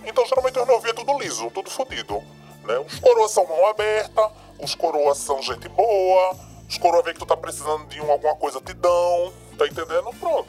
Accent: Northeast Region, Brazil; now in Miami, United States; Eu tô aqui morando em Miami. Eu sou do Nordeste

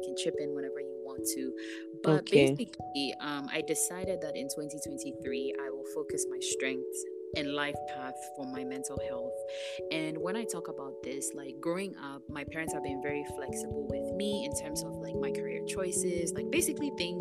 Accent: Ghana; because that's the kind of environment that I grew up in Ghana

